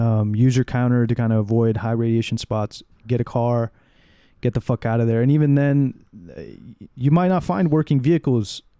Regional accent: Texas, United States; But we're from Texas, so we just like, we have a plan.

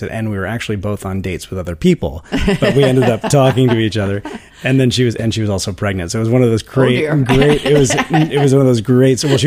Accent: Vermont, United States; I grew up in Vermont on a small sort of sustainable organic farm. And my parents raised everything from chickens to sheep to cattle

